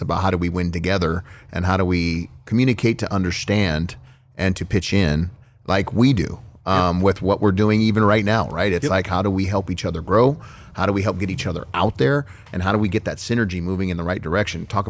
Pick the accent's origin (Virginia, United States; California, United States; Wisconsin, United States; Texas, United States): Texas, United States; San Antonio; And I tell people, I grew up in San Antonio, Texas, and the Alamo was just the Alamo.